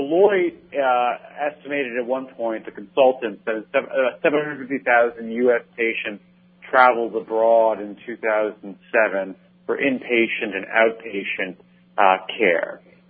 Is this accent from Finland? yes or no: no; Canada; now in United States; I'm a Canadian by origin, although I've been living here for a long time in the States.